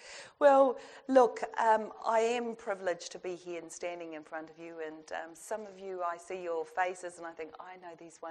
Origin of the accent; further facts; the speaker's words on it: Palmerston North, Manawatū-Whanganui, New Zealand; Young Māori and growing up in Palmerston North in the 60s and 70s.